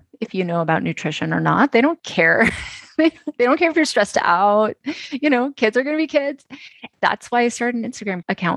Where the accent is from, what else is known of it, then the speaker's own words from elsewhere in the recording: California, United States; Southern California, like San Diego.